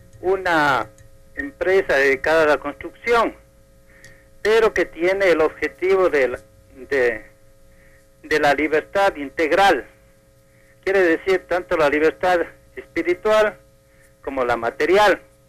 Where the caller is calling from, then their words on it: Quito, Pichincha, Ecuador; De la ciudad de Quito, del sector de Cotocollao.